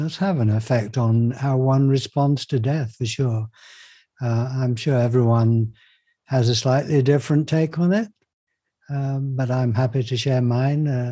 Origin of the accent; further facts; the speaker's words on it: Yorkshire and the Humber, United Kingdom; I was a teenager, and I am in England. I was brought up in Yorkshire, and I got interested in spiritual things.